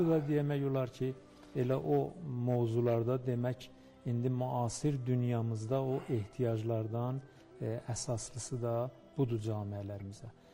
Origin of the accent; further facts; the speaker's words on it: Tehran, Tehran Province, Iran; Mən də təqribən 3-4 yaşımdan Tehranda olmuşam, tamam təhsilat filan. İndi məsələn 3-4 ildir qayıtmışam və doğrudan da Tehranda tab gətirib qala bilmirəm.